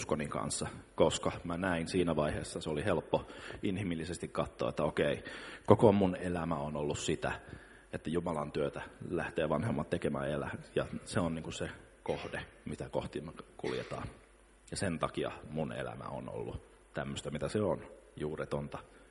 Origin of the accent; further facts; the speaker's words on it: Helsinki, Uusimaa, Finland; born there; also born or lived in Vantaa / Jakobstad / Kokkola / Keuruu; Papereissa lukee, että mä oon syntynyt Vantaalla, mutta mä oon syntynyt Helsingissä. Ja siitä me on muutettu Vantaalle, siitä me on muutettu Pietarsaareen, siitä me on muutettu Kokkolaan, sieltä me on muutettu Keuruulle.